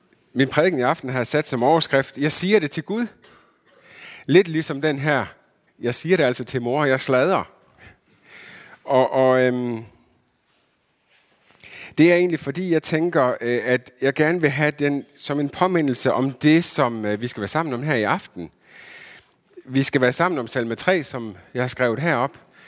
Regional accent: Region of Southern Denmark, Denmark; now in Herning, Denmark; Så bor jeg i Herning, og så er jeg egentlig sønderjyde. Jeg er opvokset i Sønderjylland.

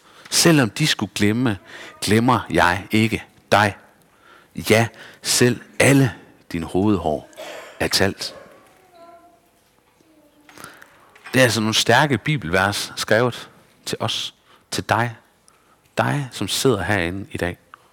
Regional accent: Esbjerg, Region of Southern Denmark, Denmark; Og så kommer jeg fra Esbjerg og er næsten lige fyldt 30 år.

